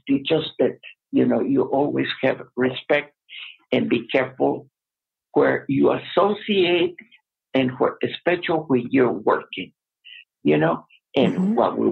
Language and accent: English; Texas, United States; now in Colorado, United States; And we are original from Texas